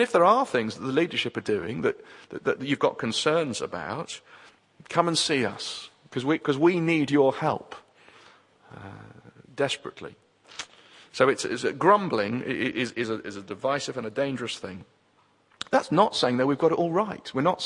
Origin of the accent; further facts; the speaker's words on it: England, United Kingdom; And because we're English, we don't like that.